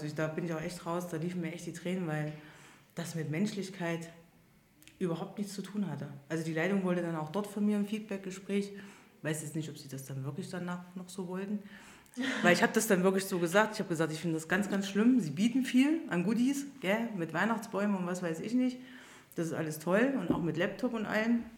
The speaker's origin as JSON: {"language": "German", "region": "East Germany", "country": "Germany", "said": "Das war jetzt nicht so toll, wenn man da als Ossi hinkommt."}